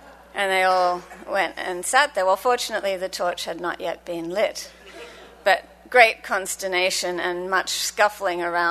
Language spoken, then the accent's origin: English; Sydney, New South Wales, Australia; my hometown of Sydney.